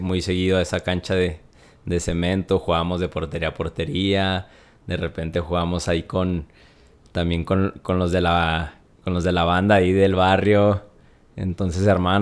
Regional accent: Chihuahua, Mexico; Bueno, pues mi infancia en Chihuahua la recuerdo mucho en las calles.

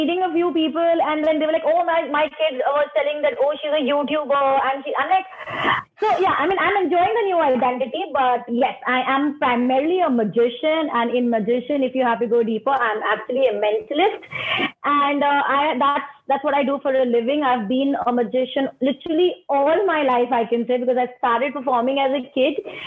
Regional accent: Ahmedabad, Gujarat, India; also born or lived in Bombay; And then there were a few more shows in my hometown, Ahmedabad. And then I came to Bombay for 3 months for performances. From Bombay, I got more contracts to perform in other cities.

